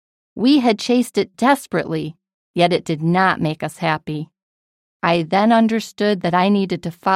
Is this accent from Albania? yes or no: yes; Albania; moved away; Growing up in Albania, I dreamed of escaping poverty.